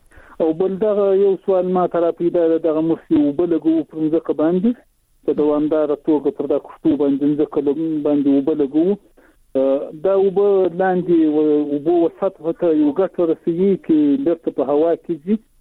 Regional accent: Zabul, Afghanistan; هم د زابل ولایت شاجیل ولسوالی.

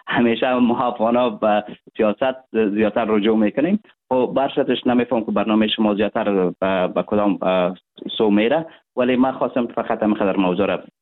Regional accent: Afghanistan; ولی کل ما یک افغان هستیم.

